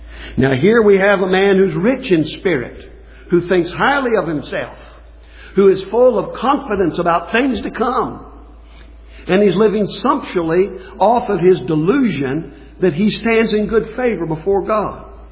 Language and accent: English; West Virginia, United States; I come from West Virginia. And particularly in my childhood, the folks down in southern West Virginia coal fields, there was a lot of poor people down there.